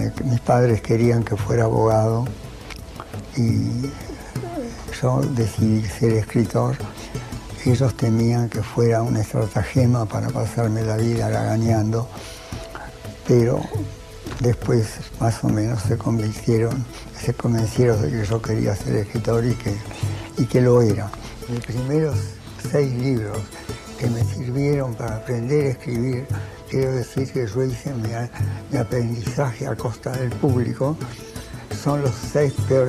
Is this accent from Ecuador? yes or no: no; Buenos Aires, Argentina; born there; argentino, nací en Buenos Aires. Mis padres eran